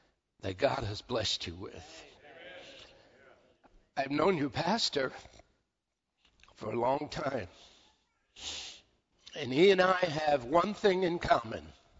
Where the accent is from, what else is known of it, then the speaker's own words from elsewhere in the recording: New York, United States; And he knows I'm from New York.